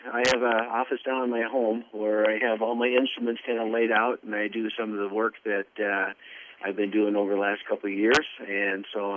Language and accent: English; Silver Lake, United States; Yes, I was born here in Silver Lake. My father and mother were dairy farmers on the north side of town, so I grew up on a dairy farm.